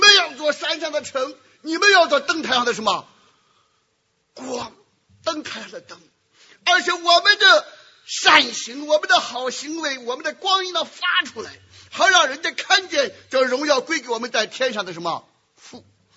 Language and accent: Chinese; Shandong, China; 包括我们山东老家的土匪